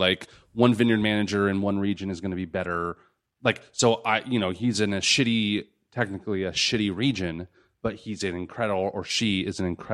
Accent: Los Angeles, California, United States; born there; I was born in Los Angeles. Where I was born determined certain things about me.

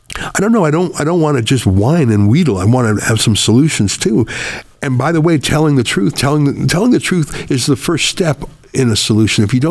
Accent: Canada; growing up in Canada, in the rural part where I was the only Jew for miles, I felt completely safe and at home and welcome and loved.

